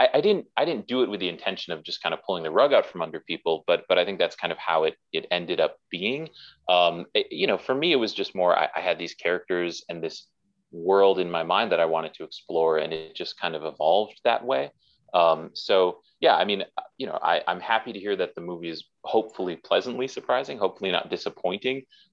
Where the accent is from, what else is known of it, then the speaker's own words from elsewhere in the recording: Milwaukee, Wisconsin, United States; I was raised in Milwaukee, Wisconsin. I adore my family, but we weren't really cinephiles.